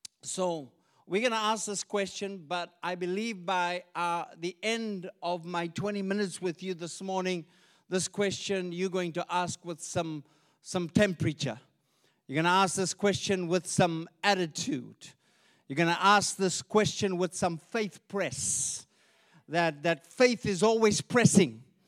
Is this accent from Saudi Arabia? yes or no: no; South Africa; now in Australia; I came over from South Africa